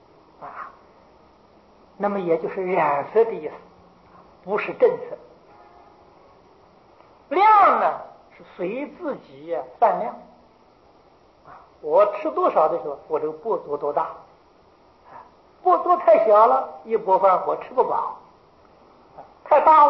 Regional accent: China; 所以我们中国出家人的生活方式跟印度人不一样，日本人出家的生活方式跟我们中国也不一样

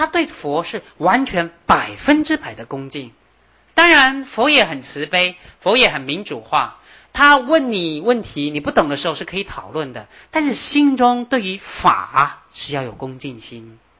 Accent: China; 我们中国人很不喜欢这样，会觉得哎呀，袒胸露背啊，对不对？

